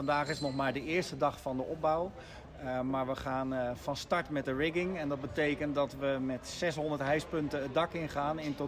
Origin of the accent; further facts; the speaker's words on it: Netherlands; Ik gun het iedereen, maar ik ben Nederlander, hè?